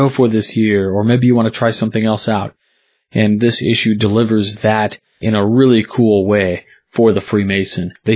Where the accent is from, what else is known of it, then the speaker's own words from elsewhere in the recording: Missouri, United States; I told him I was from Missouri, and we shook hands